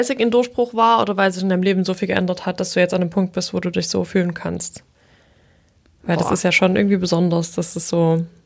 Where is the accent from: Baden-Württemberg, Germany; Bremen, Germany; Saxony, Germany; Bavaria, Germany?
Saxony, Germany; das im Erzgebirge stattgefunden hat, also da, wo ich herkomme.